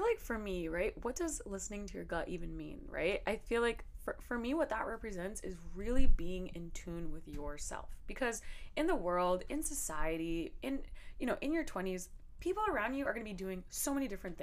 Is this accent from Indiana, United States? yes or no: no; New York, United States; I'm from New York, from Queens.